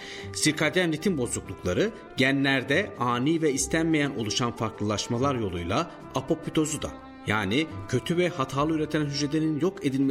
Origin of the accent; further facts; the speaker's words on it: Savur, Mardin, Turkey; doğup büyüdüğüm memleketime borcumu ödemek için doğduğum yer olan Savur'a yakın bir bölgede 2 yıl sağlık ocağı doktorluğu yaptım.